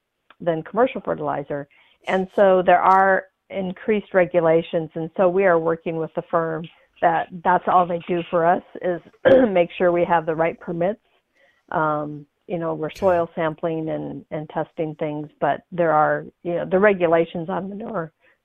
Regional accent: Colorado, United States; But I like to share the story that I'm from Colorado, where they do a lot of tillage.

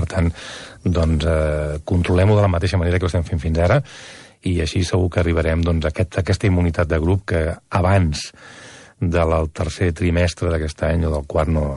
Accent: Terrassa, Catalonia, Spain; jo soc de Terrassa

